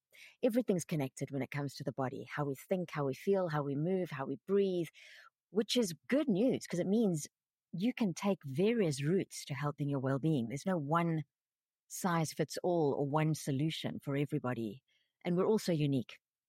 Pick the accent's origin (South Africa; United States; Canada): South Africa; born there; because of being French, so my entire family are French. I was born in South Africa because my parents went there